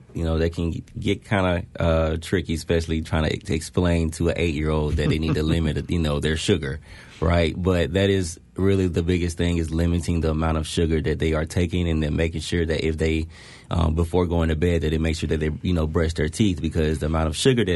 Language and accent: English; Monroeville, Alabama, United States; So, I'm from Monroeville, Alabama. If you've never heard of it, it's home of the To Kill a Mockingbird. That is my hometown.